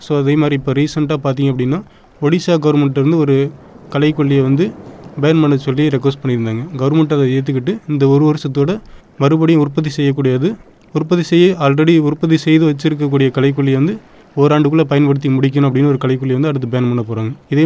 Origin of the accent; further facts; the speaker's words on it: Nilakottai, Tamil Nadu, India; எனது சொந்த ஊர் பார்த்தீங்கன்னா நிலக்கோட்டை வட்டம் திண்டுக்கல் மாவட்டம்.